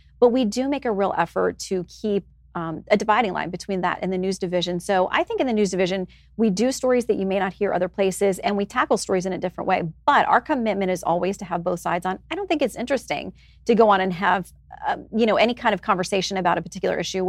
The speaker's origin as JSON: {"language": "English", "town": "Tallahassee", "region": "Florida", "country": "United States", "tie": "born or raised there", "said": "I grew up in Tallahassee, so I had a full ride to Florida State academically, and it made sense to stay home and be in Florida"}